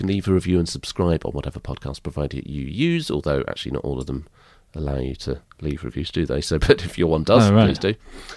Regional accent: Northern Ireland, United Kingdom; Growing up in Northern Ireland, I'd been sour to studying British history because everyone was so obsessed with it

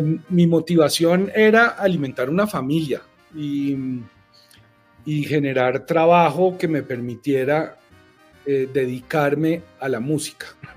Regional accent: Bogotá, Colombia; yo soy un bogotano aquí de las montañas y del frío

